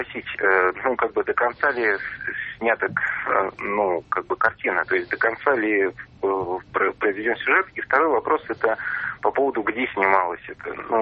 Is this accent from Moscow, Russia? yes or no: yes; Moscow, Russia; я из Москвы.